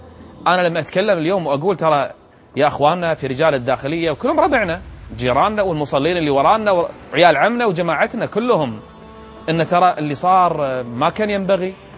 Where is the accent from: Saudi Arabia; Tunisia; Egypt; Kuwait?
Kuwait; ديرتنا الكويت،